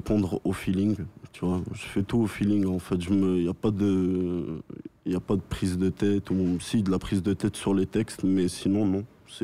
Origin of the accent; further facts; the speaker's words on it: France; also born or lived in Morocco; suis d'origine marocaine. J'ai grandi au Maroc jusqu'à l'âge de mes 5 ans. Je suis arrivé en France, j'ai grandi